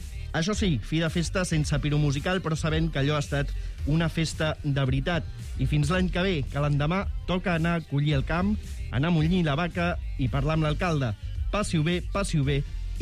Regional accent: Catalonia, Spain; som catalans

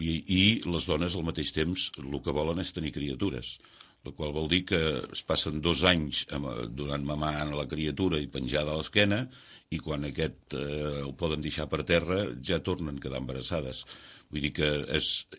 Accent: Blanes, Catalonia, Spain; Som de Blanes, sí.

